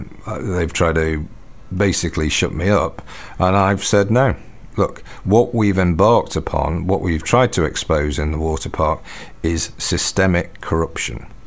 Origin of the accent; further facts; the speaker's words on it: Liverpool, North West England, United Kingdom; because I come from Liverpool originally